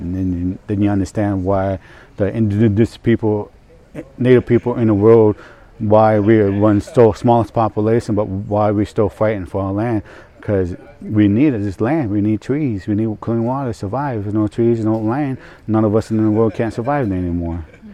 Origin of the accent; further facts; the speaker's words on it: Canada; now in Kansas, United States; I'm Potawatomi and Meskwaki. I'm from Kansas. Potawatomi from Kansas. But I mostly grew up in Canada, one of the Great Lakes. So that's where my home territory is.